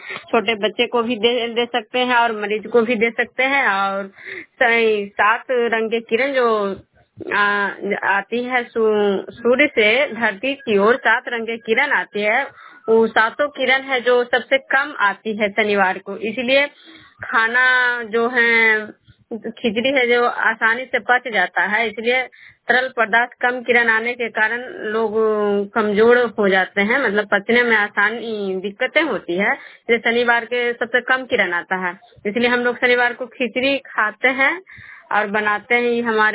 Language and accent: Hindi; Vishnupur, Bihar, India; मैं विष्णुपुर ग्राम कचरा पंचायत नालंदा जिला नरेंद्रपुर प्रखंड की निवासी हूँ।